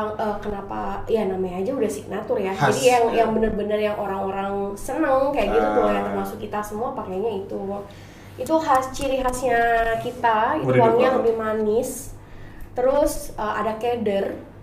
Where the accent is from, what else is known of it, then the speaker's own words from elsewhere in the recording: Cirebon, West Java, Indonesia; memang kita berasal dari Cirebon.